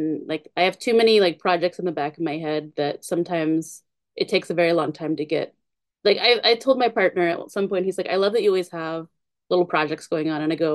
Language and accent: English; Indiana, United States; like, I'm originally from Indiana